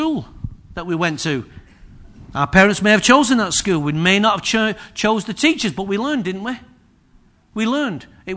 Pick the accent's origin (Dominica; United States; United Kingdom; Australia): United Kingdom; Openshaw, North West England; I'm glad I was born in Openshaw. To me, that's my version of Nazareth. No, in fact, the house I was born in, it had no internal doors.